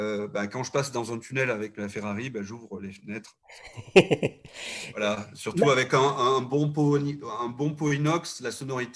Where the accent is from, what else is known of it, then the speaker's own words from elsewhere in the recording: Saint-Céré, Occitanie, France; je suis originaire du Lot, de Saint-Céré, d'une petite bourgade qui s'appelle Saint-Céré dans le Lot, qui est à 50 km au sud de Brive.